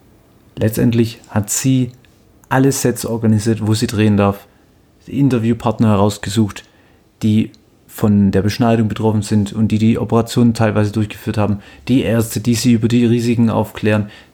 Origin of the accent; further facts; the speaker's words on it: Baden-Württemberg, Germany; ich komme aus dem Raum Stuttgart, da würde zum Beispiel nur Pforzheim, Ulm oder Baden-Baden in Frage kommen. Alles Standorte, die ungefähr eine Stunde von mir entfernt sind